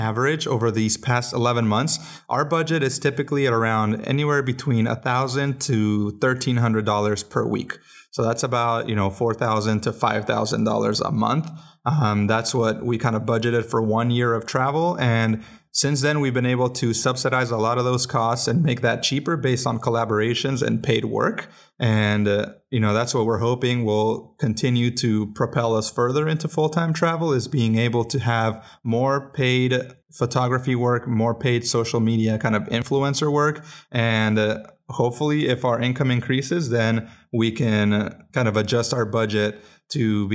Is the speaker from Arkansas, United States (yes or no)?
no; Colorado, United States; We're from Colorado where we're used to the blizzards